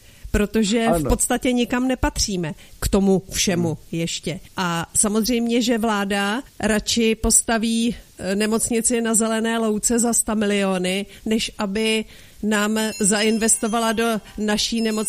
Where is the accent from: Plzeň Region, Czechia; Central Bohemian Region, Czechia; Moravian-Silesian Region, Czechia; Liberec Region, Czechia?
Plzeň Region, Czechia; My jsme tady, jsem z Tachovska, my jsme úplně nejhorší okres v rámci republiky a světa